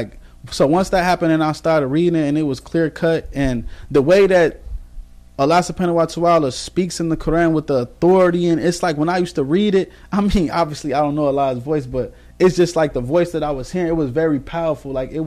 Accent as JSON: {"language": "English", "region": "Minnesota", "country": "United States", "said": "And so like I said, I'm from Minnesota, so it's a big ummah there. Like, so I grew up around a lot of Muslims, but I didn't really know that much about it."}